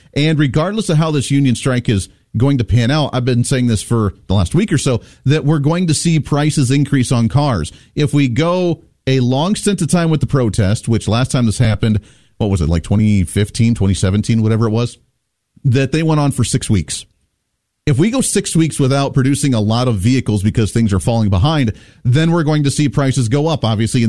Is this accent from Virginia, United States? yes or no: no; Ohio, United States; now in Wichita, United States; I grew up in the Ohio area in the Rust Belt where everybody was part of the UAW.